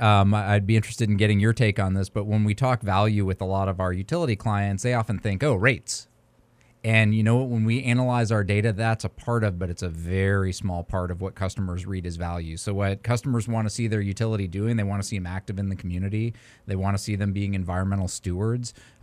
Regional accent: Detroit, Michigan, United States; moved away as an adult; also born or lived in Colorado; now in Georgia, United States; So I grew up outside of the Detroit area, got out of there kind of as quickly as I could. Went to school out west in Colorado and landed back here in Georgia because my wife is from the Atlanta area.

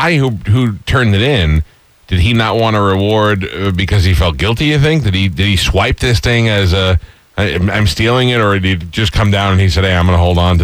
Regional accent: New York, United States; as a New Yorker, I know a lot of firemen. I know a lot of police officers.

